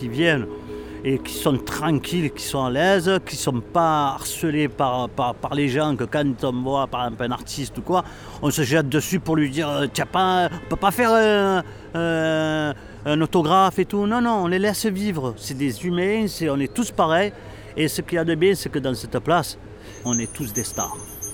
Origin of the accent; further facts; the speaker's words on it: Marseille, Provence-Alpes-Côte d'Azur, France; Je suis né à La Cayolle. La Cayolle, c'est un endroit où, à l'époque, c'était les bidonvilles. Je suis resté là-bas, à La Cayolle, de 66, c'est-à-dire de ma naissance jusqu'à 73.